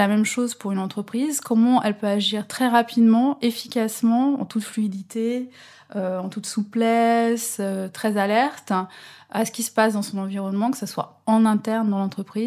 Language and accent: French; France; Alors contrairement à ce que pourrait dire mon nom, je ne viens pas de Hollande, je viens de la France.